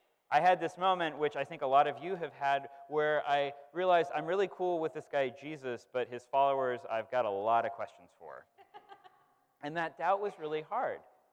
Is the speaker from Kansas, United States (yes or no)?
no; Oregon, United States; I grew up in Oregon, but I learned about Philadelphia and the Quakers here that were part of the abolitionist movement.